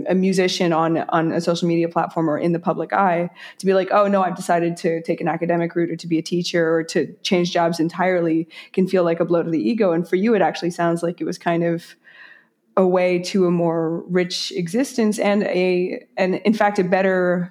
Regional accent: United States; moved away as an adult; now in France; as an American living in France

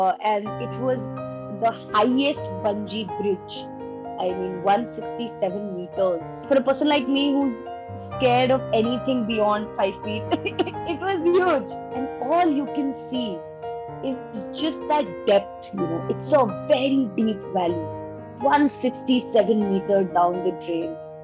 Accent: Delhi, India; And then when I come back to Delhi, that's my hometown, that's where I've spent maximum of my life so far. It just feels like home.

